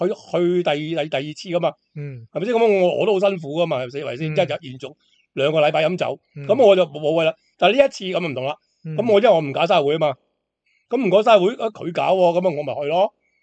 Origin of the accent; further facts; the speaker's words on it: Foshan, Guangdong, China; 因为我哋佛山人咧，咁啊似近。